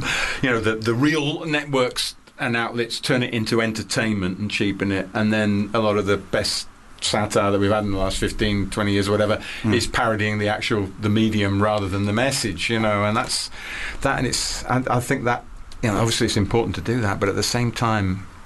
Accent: England, United Kingdom; as an Englishman, this horrendous massacre has forced me, as an Englishman, to have sympathy

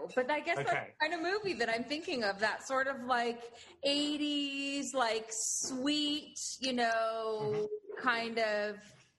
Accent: Los Angeles, California, United States; moved away as an adult; also born or lived in New York City; now in London, United Kingdom; Well, I grew up in Los Angeles, and then I lived in New York City for like 10 years or so. And then I moved back to Los Angeles with my husband, who's English.

